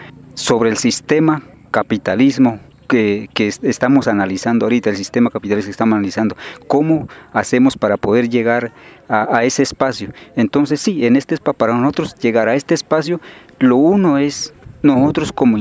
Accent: Cauca, Colombia; Vengo del resguardo de López Adentro, precisamente en la comunidad del Pílamo

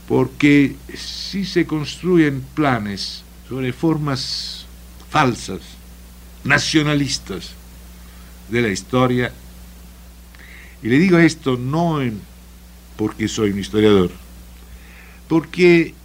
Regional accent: Italy; Spanish is a second language; yo italiano soy italiano también porque en la cocina de mi país hay la pasta, soy mexicano porque hay la tortilla

